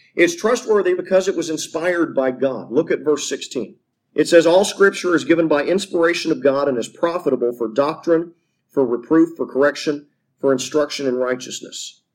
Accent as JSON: {"language": "English", "region": "Tornado Alley", "country": "United States", "tie": "born or raised there", "said": "I grew up in Tornado Alley, and I've seen more than my fair share of houses demolished."}